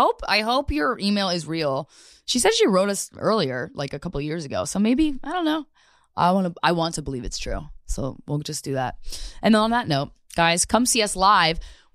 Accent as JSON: {"language": "English", "country": "Philippines", "said": "He goes out of his way to learn how to cook Filipino dishes. I'm Filipino. He's white."}